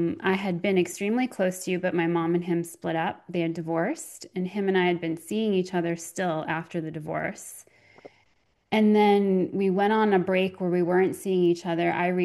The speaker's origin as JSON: {"language": "English", "region": "New York", "country": "United States", "said": "I don't know if it was just being a New Yorker that I just knew about it."}